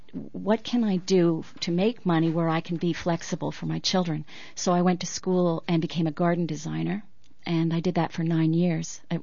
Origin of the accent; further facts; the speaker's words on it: Greenfield Park, Quebec, Canada; now in Los Angeles, United States; Here I am in L.A., and I'm from Greenfield Park. What am I doing here?